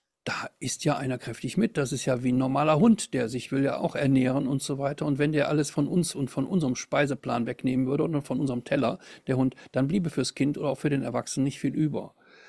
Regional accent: Düsseldorf, North Rhine-Westphalia, Germany; Ich bin ja Rheinländer, aus Düsseldorf.

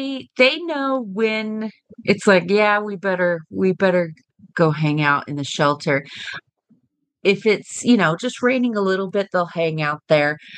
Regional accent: Kemp, Texas, United States; from Kemp, Texas

